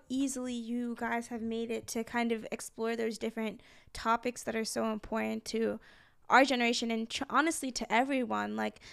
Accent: Nigeria; part of that is also because I'm from Nigeria and there's like a lot of corruption there

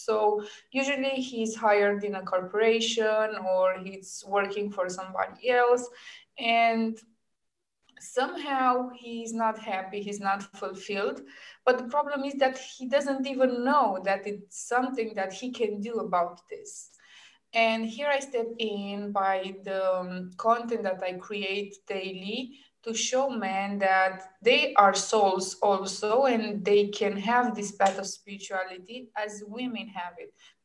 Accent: Romania; For example, I run in my home country, Romania, a group of women

